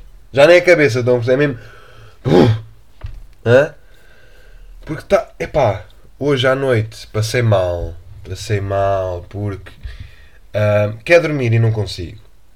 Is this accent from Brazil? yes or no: no; Lisbon, Portugal; Vocês sabem que eu sou aqui da zona de Lisboa, para quem me ouve de fora, e as minhas costas são o Rio Tejo.